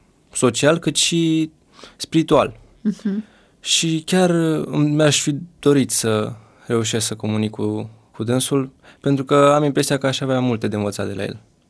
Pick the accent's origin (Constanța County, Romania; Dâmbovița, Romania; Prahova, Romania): Dâmbovița, Romania; Din Dâmbovțea.